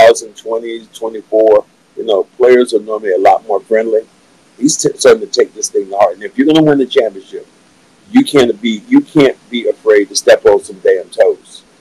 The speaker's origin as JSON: {"language": "English", "region": "the South", "country": "United States", "said": "I'm from the South, when you come into a building, baseball cap, whatever hat you have on should not be on your head"}